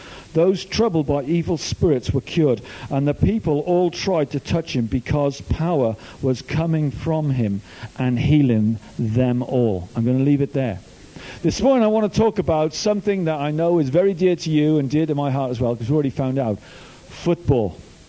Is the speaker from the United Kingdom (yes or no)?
yes; Cardiff, Wales, United Kingdom; now in Brighton, United Kingdom; I'm from Cardiff. I now live in Brighton. I now work at the Fountain Youth Centre in Brighton, where I'm the youth minister. I grew up in Cardiff, and my primary school was called Reader Penai Junior School.